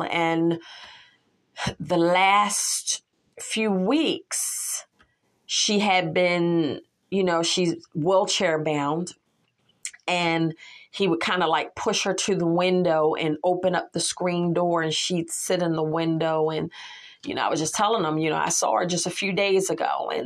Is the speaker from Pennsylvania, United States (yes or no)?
yes; Philadelphia, Pennsylvania, United States; I was growing up in Pennsylvania. I lived in Philadelphia when I, you know, was growing up. And then I lived in a few other parts of Pennsylvania